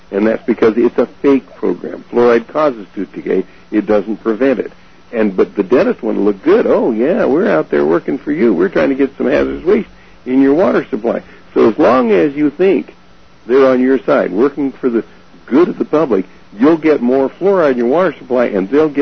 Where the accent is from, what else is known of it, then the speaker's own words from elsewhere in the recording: United States; I do it because I'm an American.